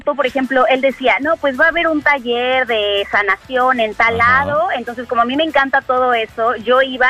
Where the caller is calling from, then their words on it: Puerto Vallarta, Jalisco, Mexico; de Puerto Vallarta.